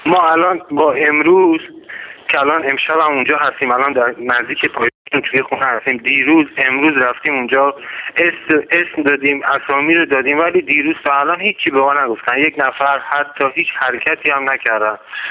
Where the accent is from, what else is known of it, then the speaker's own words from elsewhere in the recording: Iran; ما هم از ایران اومدیم